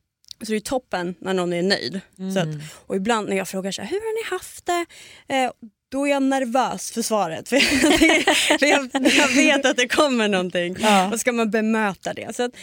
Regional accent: Uppsala, Uppsala County, Sweden; now in Stockholm, Sweden; Jag kom från Uppsala och är relativt nyinflyttad ett och ett halvt år till Stockholm.

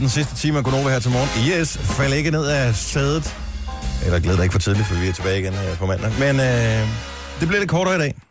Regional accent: Bogense, Region of Southern Denmark, Denmark; Jeg vil tillykke til min barndomsby, Bogense

